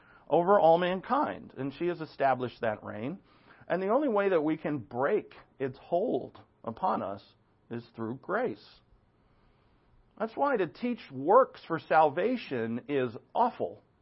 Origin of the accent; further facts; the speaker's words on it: New England, United States; I grew up in New England, and it's just packed with people.